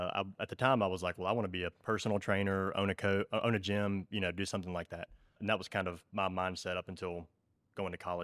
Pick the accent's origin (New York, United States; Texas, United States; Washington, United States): Texas, United States; Huffman; Growing up, so I grew up in Huffman. Parents got divorced when I was 5. We moved to an apartment complex in Huffman.